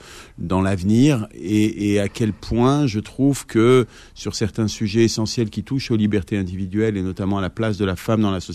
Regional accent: Sarcelles, Île-de-France, France; now in Casablanca, Morocco; mon enfance à Sarcelles, et pour les autres, de gens, d'hommes, de femmes que j'ai aimés, que j'aime encore, qui m'inspirent depuis 20 ans que j'habite à Casablanca.

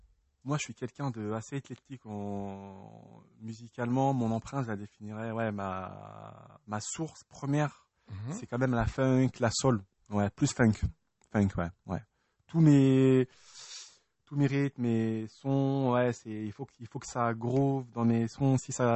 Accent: Île-de-France, France; born there; Je suis français. Je suis né en France dans le 93, mais non, je suis français.

